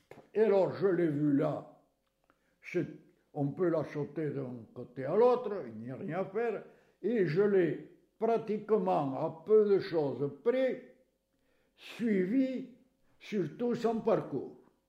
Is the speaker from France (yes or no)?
yes; Carennac, Occitanie, France; j'avais des amis de Libourne qui venaient à Carennac passer les vacances dans mon village natal